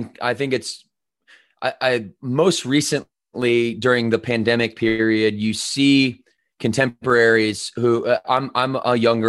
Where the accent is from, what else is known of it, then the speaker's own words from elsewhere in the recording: Battle Creek, Michigan, United States; growing up in Battle Creek, Michigan, you know, being on welfare. Like my mom drug me around the United States from the time I was, you know, 4 years old to around 10 years old.